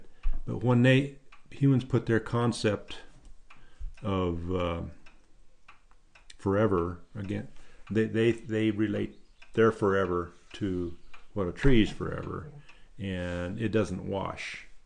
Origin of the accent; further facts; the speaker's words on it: Burns, Oregon, United States; I was originally from Burns, but I lived on my granddad's ranch.